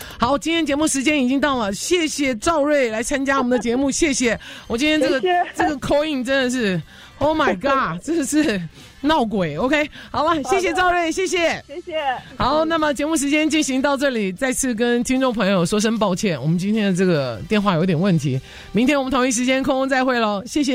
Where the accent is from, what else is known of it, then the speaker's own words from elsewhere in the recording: United States; 那人家能做，我们美国人这么娇嫩啊